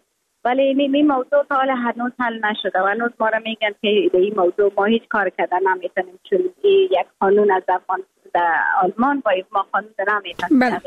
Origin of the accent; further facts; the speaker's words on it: Afghanistan; moved away; که من دوباره از خود یک چیز ساخته پس میایم افغانستان